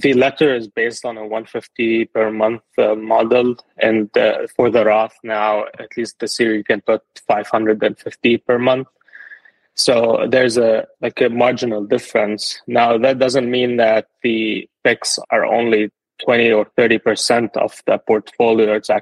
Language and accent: English; Lebanon; now in United States; I moved to the US. I'm originally from Lebanon. I moved to the US in 2019.